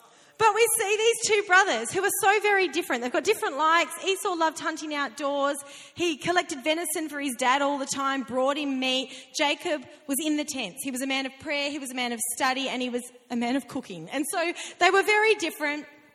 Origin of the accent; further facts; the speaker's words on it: Perth, Western Australia, Australia; now in Sutherland Shire, Australia; we live in the Shire, and Shire people don't like the cold. I'm originally from Perth, I love winter